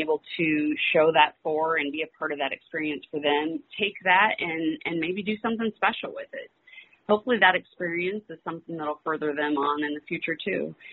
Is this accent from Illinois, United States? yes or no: yes; Litchfield, Illinois, United States; We grew up here in Litchfield. It was always in our backyard, but it was never something we talked about, not in school or anything.